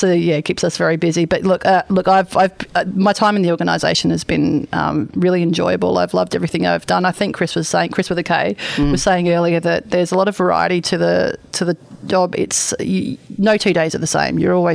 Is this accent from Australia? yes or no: yes; South Australia, Australia; I'm actually originally from South Australia. So I've been in the state for about 7 years